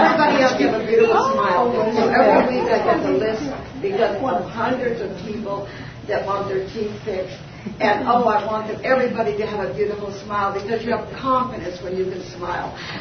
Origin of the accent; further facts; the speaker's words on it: United States; and I thank God I'm an American. I really do.